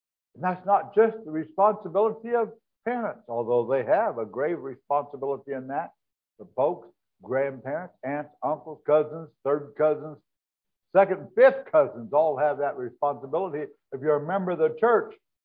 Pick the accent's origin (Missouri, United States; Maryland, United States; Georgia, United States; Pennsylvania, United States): Missouri, United States; Joplin; Where I grew up in Joplin, by the school, there is a steel post driven into the ground.